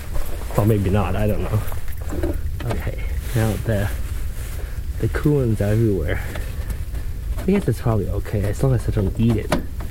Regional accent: Malaysia; moved away; I grew up in Malaysia. I don't have snow. I have rain and sunshine all year long.

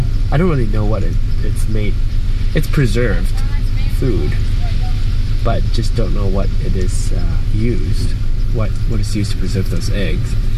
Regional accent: Penang, Malaysia; I'm from Penang, I grew up in Penang

